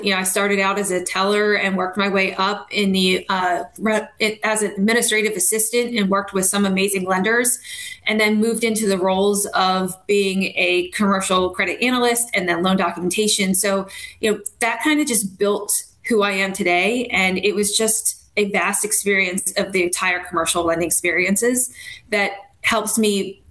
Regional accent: Lansdale, Pennsylvania, United States; I grew up in Lansdale, and I am the oldest of two with a younger brother.

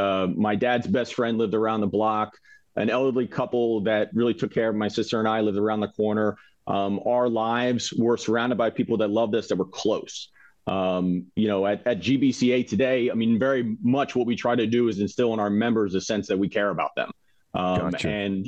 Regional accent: Morristown, New Jersey, United States; also born or lived in Philadelphia; So I'd say I'm from two places. I'm from Philadelphia. I lived in Philadelphia until the age of 9 in the Fishtown neighborhood. And then really the rest of my childhood was in Morristown

